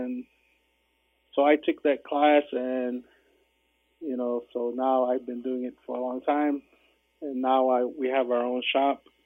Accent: Shongopavi, Arizona, United States; I'm from Shongopavi and of the Bear Clan.

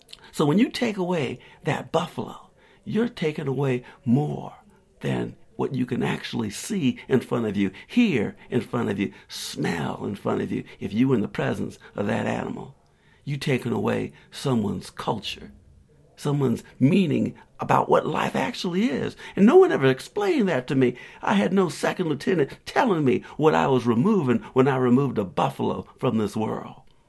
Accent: Spartanburg, South Carolina, United States; growing up in South Carolina, growing up in Spartanburg, I got a lot of names that were called me.

